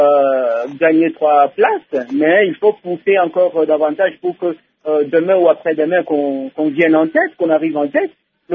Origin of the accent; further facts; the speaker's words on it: DR Congo; je suis congolais